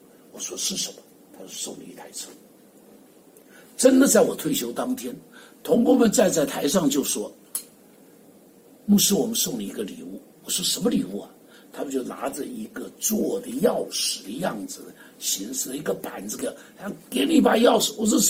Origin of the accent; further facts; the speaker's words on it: China; 我们中国人最大的问题是不会做梦，不懂得什么叫做梦